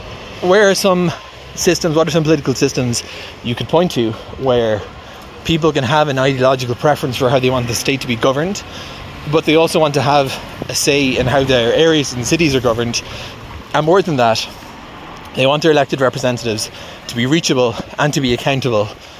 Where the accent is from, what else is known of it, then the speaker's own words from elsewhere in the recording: Ireland; Where I grew up in Ireland, we have a system whereby you have elected representatives with constituencies